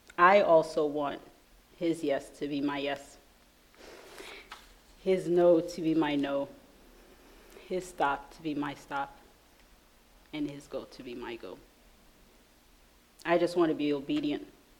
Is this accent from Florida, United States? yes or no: no; New York, United States; please, I've never been here before. I'm from New York. Please help me.